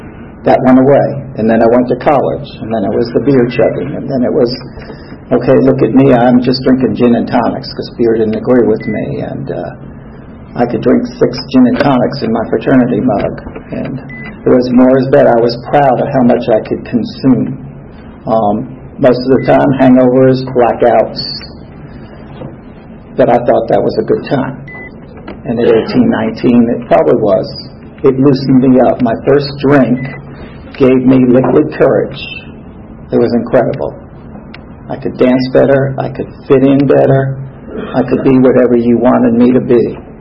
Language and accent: English; New York City, New York, United States; born there; I was born in New York, in the Bronx, May 12, 1951. I was the first child of five total.